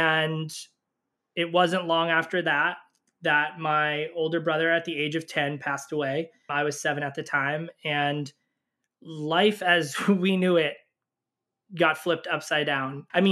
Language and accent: English; New York City, New York, United States; I grew up in New York City, working middle-class family, very tight-knit Italian family